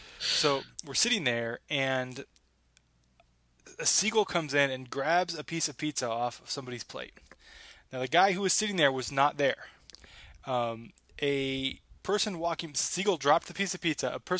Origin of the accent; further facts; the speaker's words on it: California, United States; But since I'm from the Bay Area, I would not pick that, just because I've been there a lot.